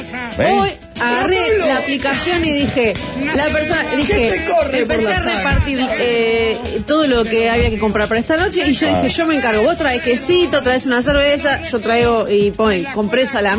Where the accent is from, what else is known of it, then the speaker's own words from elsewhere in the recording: Uruguay; ella es argentina, yo soy uruguaya